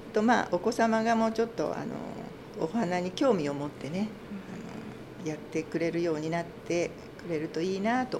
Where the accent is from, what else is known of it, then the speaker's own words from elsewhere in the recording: Kobe, Hyogo, Japan; now in Tokyo, Japan; 私生まれは東京なんですけど育ちが神戸で